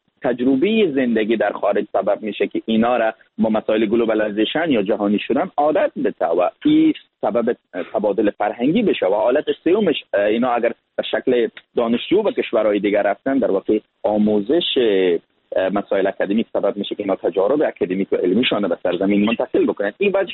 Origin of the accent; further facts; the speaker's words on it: Afghanistan; یک از افغانستان هستم